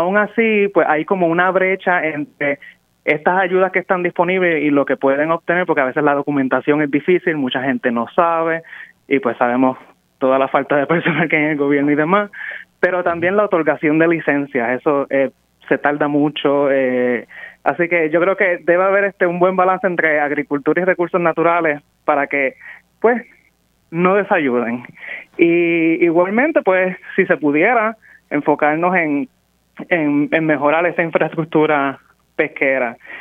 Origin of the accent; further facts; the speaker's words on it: Juana Díaz, Puerto Rico; now in Vermont, United States; yo soy de Juana Díaz, criado allí en Casa Abuela, frente al monte. Teníamos una finca de ganado y al otro lado del río. Y ahora pues estoy casi doctor en Vermont